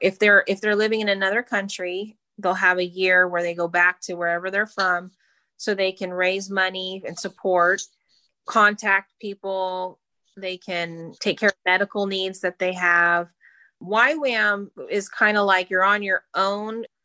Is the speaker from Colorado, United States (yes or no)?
no; Pensacola, Florida, United States; now in California, United States; You know, I grew up near the Pensacola Revival. I was a teenager and I lived right near that. And I came over here to California and I live about an hour and a half from Bethel.